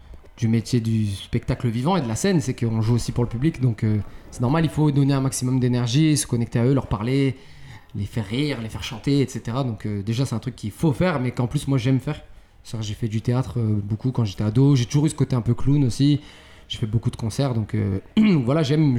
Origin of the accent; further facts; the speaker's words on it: France; j'ai appris un peu à parler arabe, j'ai appris beaucoup de choses sur l'histoire, la religion, etc. Tout en ayant grandi dans un pays comme la France. Je suis aussi d'origine portugaise